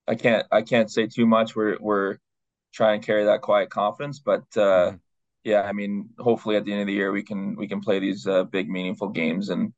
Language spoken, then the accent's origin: English; Toronto, Ontario, Canada; I'm from Toronto, so … listen to him 24/7.